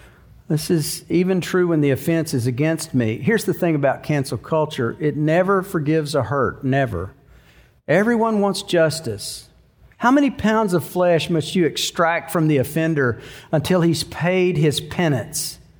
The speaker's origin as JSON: {"language": "English", "town": "Bridgeport", "region": "Texas", "country": "United States", "said": "I know what he wrote in because I'm from Bridgeport, Texas. I came here from Bridgeport."}